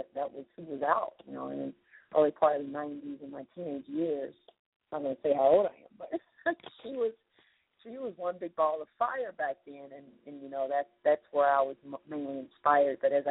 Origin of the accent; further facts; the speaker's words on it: Louisville, Kentucky, United States; now in Atlanta, United States; As I said, I am from Kentucky. I'm from Louisville, Kentucky. I'm a native of that city